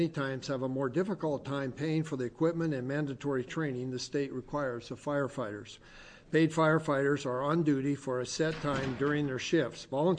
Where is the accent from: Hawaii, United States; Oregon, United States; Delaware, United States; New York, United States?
Oregon, United States; Athena; including my hometown of Athena, where I live.